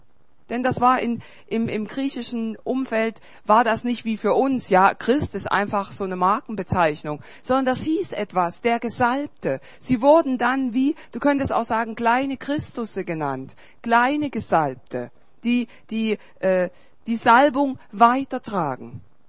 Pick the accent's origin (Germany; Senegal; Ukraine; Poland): Germany; East Germany; Ich komme ja aus Ostdeutschland und da gab es zwei Staaten.